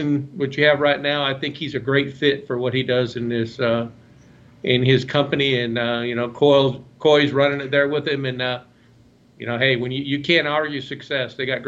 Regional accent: Colorado, United States; also born or lived in Denver, United States; but I'm from Colorado originally, so I'm kind of biased to there.

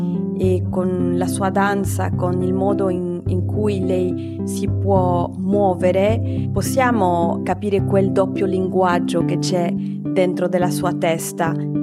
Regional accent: Lima, Peru; moved away; Io sono cresciuta a Lima

